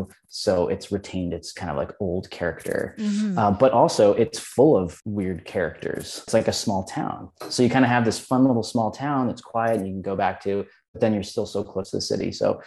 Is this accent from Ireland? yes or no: no; California, United States; now in New York, United States; something so different than growing up in California, but I wasn't probably going to move to Europe.